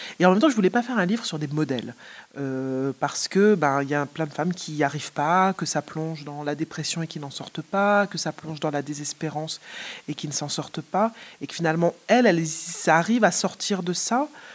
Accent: Martinique; Je suis de Martinique.

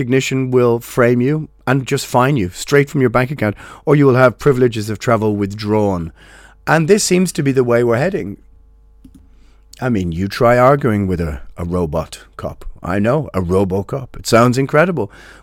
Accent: Ireland; I don't know. I'm Irish. You know this.

